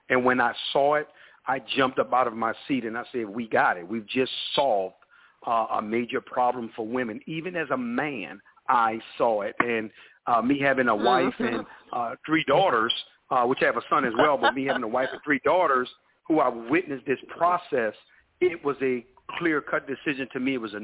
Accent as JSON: {"language": "English", "town": "New Orleans", "region": "Louisiana", "country": "United States", "moved": "yes", "lives_now": "Atlanta, United States", "said": "So we are from New Orleans. Mm-hmm. We had to uproot. And, we migrated to Atlanta, Georgia."}